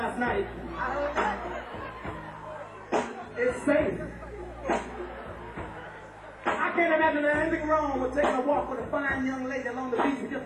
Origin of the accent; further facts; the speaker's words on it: Bronx, New York, United States; A good friend of mine from my hometown, too. Bronx, New York.